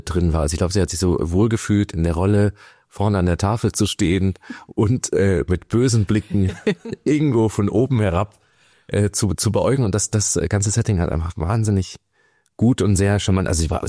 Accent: Görlitz, Saxony, Germany; also born or lived in East Berlin; in Görlitz groß geworden und in Ostberlin

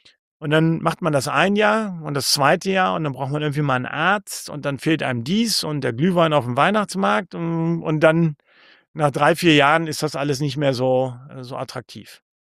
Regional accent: Hanover, Lower Saxony, Germany; born there; als gebürtigen Hannoveraner

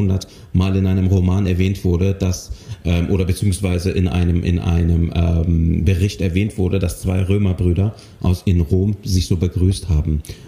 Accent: Cologne, North Rhine-Westphalia, Germany; born there; ich bin Jahrgang 75, ich bin in Köln geboren

